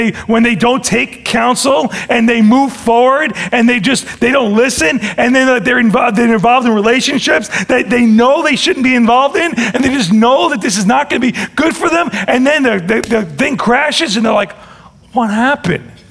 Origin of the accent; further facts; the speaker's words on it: United States; I thank God I'm an American. I am so thankful and privileged to be part of this country.